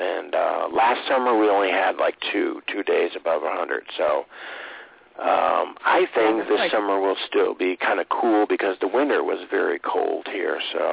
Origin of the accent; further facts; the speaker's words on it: Nebraska, United States; also born or lived in Chicago; I'm from Nebraska